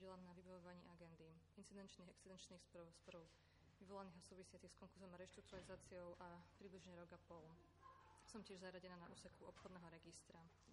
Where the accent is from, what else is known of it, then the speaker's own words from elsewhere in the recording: Považská Bystrica, Trenčín Region, Slovakia; pochádzam z Považskej Bystrice. Vyštudovala som Právnickú fakultu Trnavskej univerzity v Trnave.